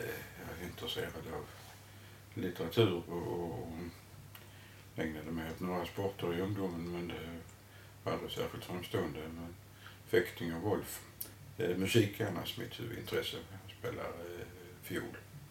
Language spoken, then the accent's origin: Swedish; Malmö, Skåne, Sweden; accent: Skåne dialect; Det hörs väl på min dialekt att jag kommer från Skåne. Jag är uppvuxen i Malmö.